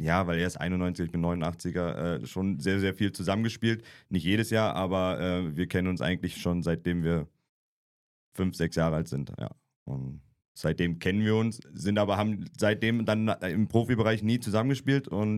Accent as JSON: {"language": "German", "town": "Cologne", "region": "North Rhine-Westphalia", "country": "Germany", "said": "Ich bin ursprünglich aus Köln, meine ganze Familie, meine Eltern leben bei Köln"}